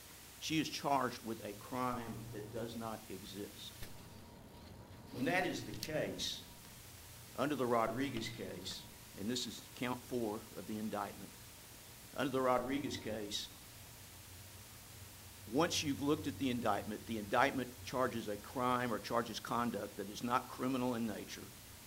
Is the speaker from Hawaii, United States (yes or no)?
no; Fort Worth, Texas, United States; I'm from Fort Worth, Texas.